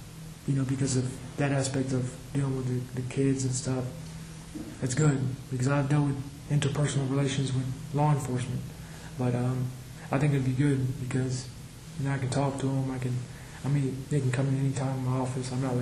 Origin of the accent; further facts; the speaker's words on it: Tampa, Florida, United States; Oh, I mean, since I traveled, I grew up in Tampa, Florida.